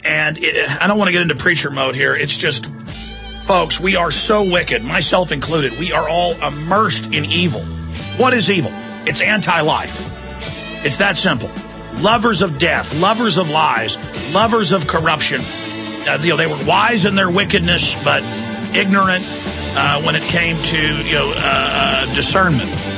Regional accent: the South, United States; And again, I'm a Southerner, and my ancestors were on the side of the South.

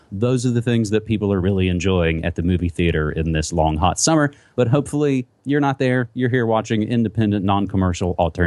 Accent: West Virginia, United States; You have no doubt heard of the catastrophic floods in my home state of West Virginia.

